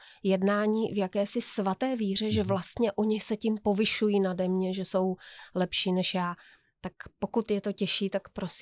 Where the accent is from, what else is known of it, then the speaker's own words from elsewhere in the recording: Ostrava, Moravian-Silesian Region, Czechia; tak jsem trochu zadoufala, že řekneš, že my dva jsme ti chachaři z Ostravy, proto to vidíme tak jako trochu jinak